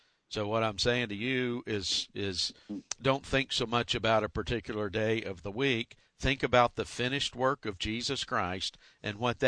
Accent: Georgia, United States; Well, and even in the Deep South, I grew up in Georgia, and mm-hmm.

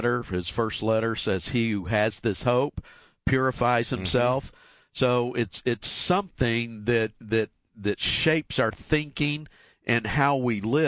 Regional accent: Marietta, Georgia, United States; Let's go to Marietta, Georgia, my hometown.

